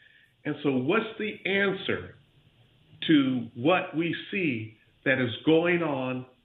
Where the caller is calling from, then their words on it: Pensacola, Florida, United States; I'm calling from Pensacola, Florida. Here in Pensacola, a relatively small city, we are having deaths caused by fentanyl every month.